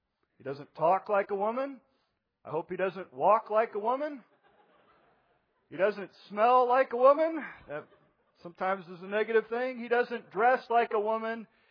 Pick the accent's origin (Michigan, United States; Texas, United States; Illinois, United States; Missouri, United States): Illinois, United States; Danville; I grew up in Danville, Illinois.